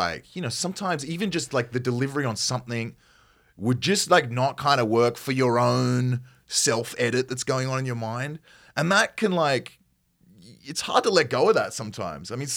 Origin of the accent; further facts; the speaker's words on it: Australia; accent: Australian; Yeah, it's perhaps not as broad as my accent might get from an Australian standpoint, but we didn't use an accent for the play, no.